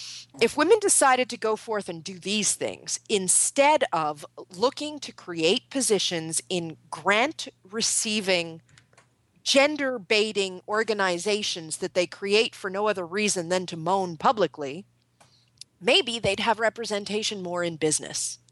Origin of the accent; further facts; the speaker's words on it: Canada; There was an article this morning in the Toronto Star, pardon me for being Canadian.